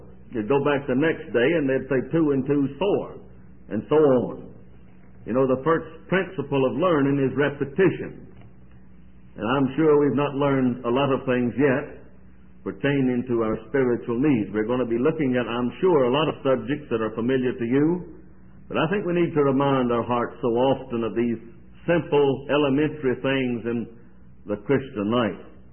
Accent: Kernersville, North Carolina, United States; I'm not from Winston-Salem. I'm from a city between Winston-Salem and Greensboro called Kernersville.

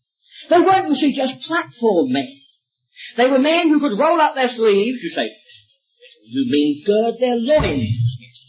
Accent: England, United Kingdom; I'm an Englishman.

